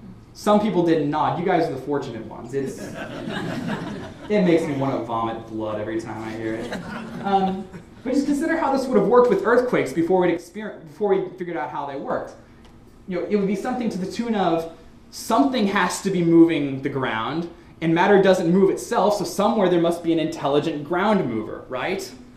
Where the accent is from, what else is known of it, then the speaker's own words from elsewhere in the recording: Arkansas, United States; I grew up in Arkansas where there was no light pollution, and I could lay out every night under the stars